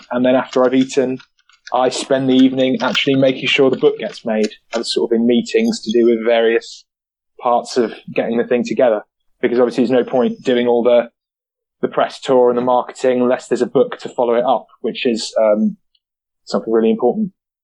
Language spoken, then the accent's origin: English; Nottingham, East Midlands, United Kingdom; So yeah, I grew up in Nottingham.